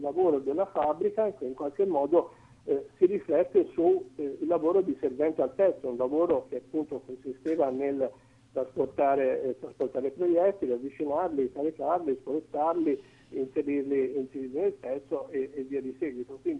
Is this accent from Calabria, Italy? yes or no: no; Tuscany, Italy; io sono toscano, mio nonno era fiorentino